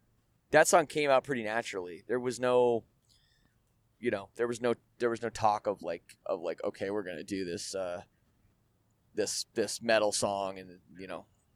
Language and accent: English; Canada; I'm Canadian and we have universal health care